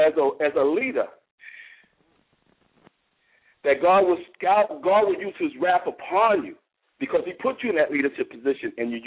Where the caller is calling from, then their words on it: Dallas, Texas, United States; I'm over here in Dallas, Fort Worth by the airport.